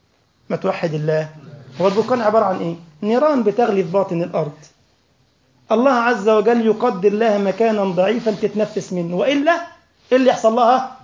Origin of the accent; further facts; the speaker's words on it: Giza Governorate, Egypt; كان عندنا في الجيزة كلام ده من حوالي ازيد من 15 سنة